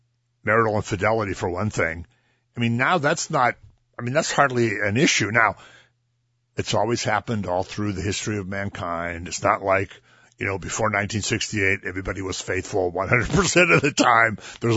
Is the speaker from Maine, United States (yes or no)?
no; Erie, Pennsylvania, United States; I grew up in Erie, Pennsylvania in a sort of lower middle class, working class neighborhood. Went to a big grade school, really big high school.